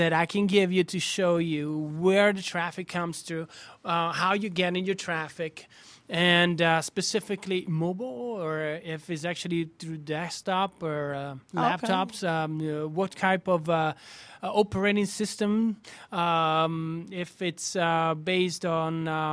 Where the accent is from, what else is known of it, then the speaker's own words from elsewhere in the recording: Como, Lombardy, Italy; I'm Italian. I was born and raised in Lake Como, which is a northern side of Italy, close to the Swiss Alps.